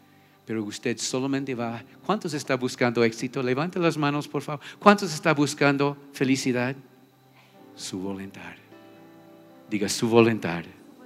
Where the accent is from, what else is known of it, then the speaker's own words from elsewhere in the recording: United States; Spanish is a second language; now in Ecuador; Yo fui criado en Gringolandia, en un lugar donde todo conveniencia, supuestamente. Yo pensé toda mi vida: voy a vivir en este país por el resto de mi vida.